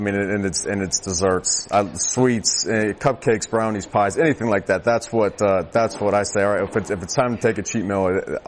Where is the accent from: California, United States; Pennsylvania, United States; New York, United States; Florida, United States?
Pennsylvania, United States; So growing up in Western Pennsylvania, football is king. And you learn to love the game at an early age, and that becomes part of you. So it's special to be able to say that you're from that area.